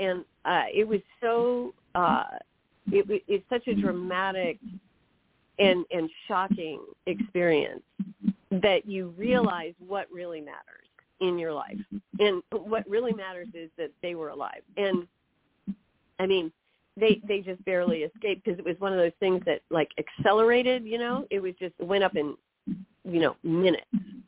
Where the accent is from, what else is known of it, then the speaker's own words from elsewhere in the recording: California, United States; moved away as an adult; also born or lived in Germany; here we are coming from California. And we were, you know, relatively young. We had this young family. And we arrived there in Germany.